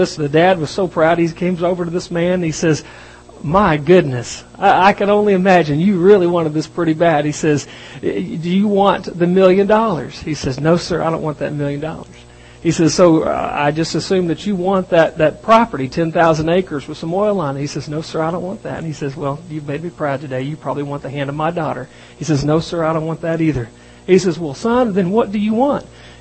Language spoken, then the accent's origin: English; Texas, United States; I'm from Texas. I understand Texas people.